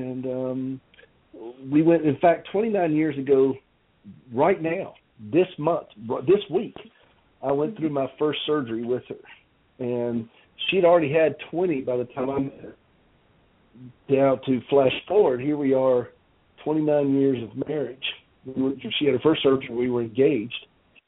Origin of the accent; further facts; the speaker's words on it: South Carolina, United States; Well, I grew up in South Carolina.